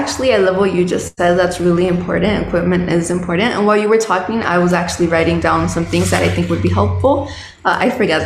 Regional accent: Los Angeles, California, United States; I'm from LA. So yeah, same thing. But my parents are Mexican. So it is kind of really similar, first generation.

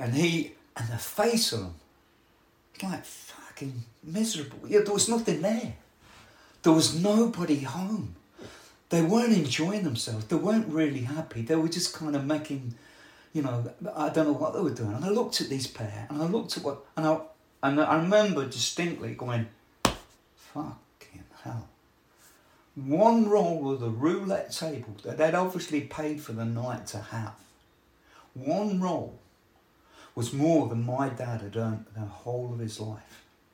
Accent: Leicester, East Midlands, United Kingdom; I don't know nothing about boats. I'm from Leicester, but I'm willing to graft and work

